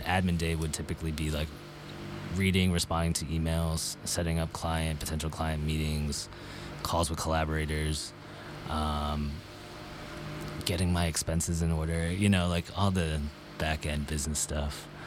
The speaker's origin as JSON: {"language": "English", "region": "Massachusetts", "country": "United States", "tie": "born or raised there", "also_born_or_lived": "New York City / Connecticut", "lives_now": "Minnesota, United States", "said": "Yeah, so I was born out in New York City, but raised in like Massachusetts and Connecticut, but always going to New York City."}